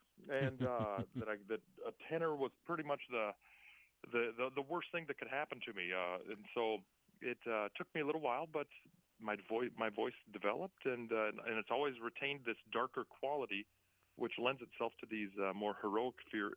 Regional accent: Montana, United States; Whenever I grew up in Montana, you know, I think I went as far as Seattle.

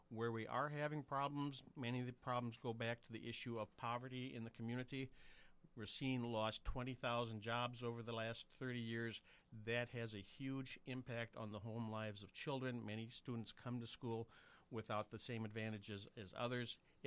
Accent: Fort Atkinson, Wisconsin, United States; moved away as an adult; I am originally from Fort Atkinson, Wisconsin. I came here about 40 years ago as an intern teacher.

